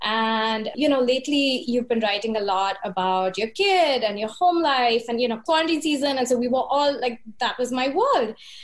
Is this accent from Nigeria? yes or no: no; Mumbai, Maharashtra, India; moved away as an adult; now in New York, United States; first in my hometown of Bombay and then here in New York.